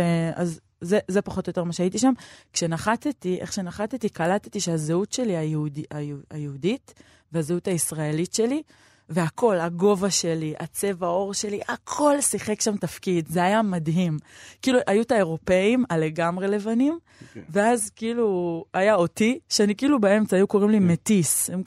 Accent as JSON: {"language": "Hebrew", "town": "Neve Shalom", "region": "Jerusalem District", "country": "Israel", "tie": "born or raised there", "said": "כבר הזכרת שגדלתי בנווה שלום, אז נווה שלום, אתה מכיר את נווה שלום?"}